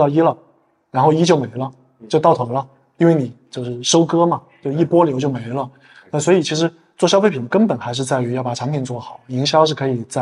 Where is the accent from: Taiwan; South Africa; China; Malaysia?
China; Chongqing; 我是重庆人，所以小时候我家就住在山顶上面